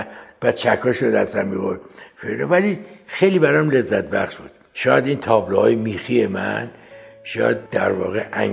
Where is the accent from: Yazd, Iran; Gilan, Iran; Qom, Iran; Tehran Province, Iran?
Tehran Province, Iran; Tehran; من در خیابان پامنار به دنیا آمدم. 4 سالم بود اومدیم به قلهک